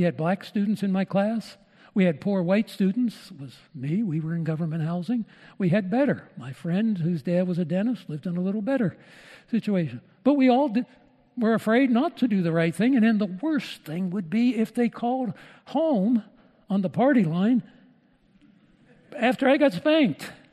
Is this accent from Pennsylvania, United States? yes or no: yes; Pennsylvania, United States; I was raised outside of Pittsburgh